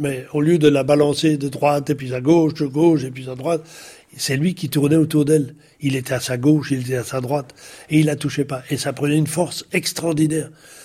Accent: Brussels, Brussels-Capital Region, Belgium; born there; Je suis né à Bruxelles au mois d'août 1940.

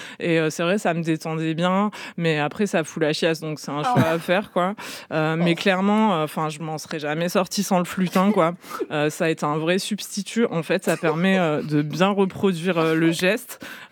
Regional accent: Auvergne-Rhône-Alpes, France; Je suis née en Ardèche, mais j'étais au lycée dans la Drôme.

